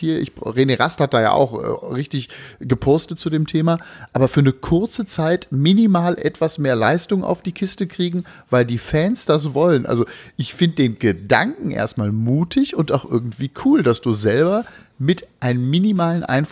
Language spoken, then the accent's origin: German; Berlin, Germany; ich bin da immer ganz stolz hier so auf meine Heimatstadt, was die da auch auf die Beine stellen. Die haben ja vor kurzem da in Tempelhofen ein Tennisturnier gemacht